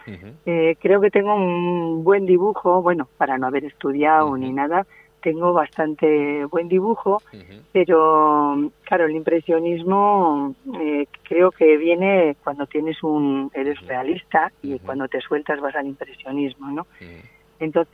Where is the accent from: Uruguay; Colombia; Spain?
Spain; Espinal, Navarre; a mí me gusta mucho todo lo que tiene que ver con mi tierra, ¿no? Uh-huh. Con Espinal, Navarra, País Vasco, todo